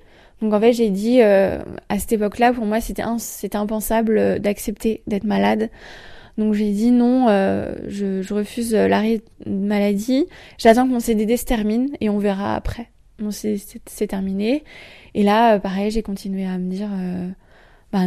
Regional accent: Grand Est, France; also born or lived in Strasbourg; je viens de la campagne alsacienne, alors je suis née à Strasbourg mais j'ai grandi dans la campagne alsacienne

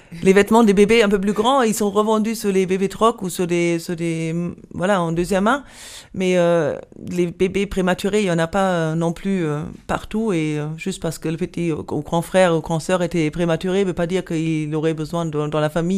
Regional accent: Germany; now in France; Je suis en Ardèche, je suis allemande à la base. Je suis en Ardèche depuis 2012.

